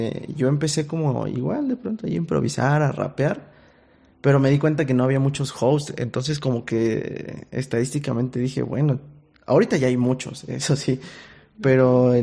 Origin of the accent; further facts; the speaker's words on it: Atlacomulco, State of Mexico, Mexico; no sé si lo había mencionado yo, soy de Atlacomulco